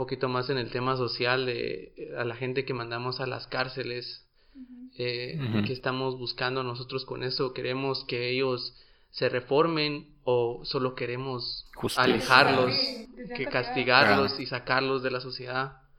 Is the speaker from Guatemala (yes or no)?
yes; Guatemala; Y pues sí, así somos los guatemaltecos.